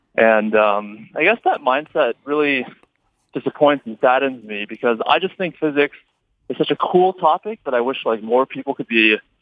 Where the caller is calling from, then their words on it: Las Vegas, Nevada, United States; I'm calling from the Las Vegas airport.